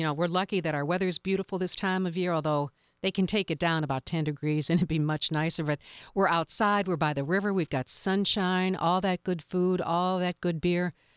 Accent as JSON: {"language": "English", "region": "Ohio", "country": "United States", "tie": "born or raised there", "said": "Well, I love it. Ohio's my home state."}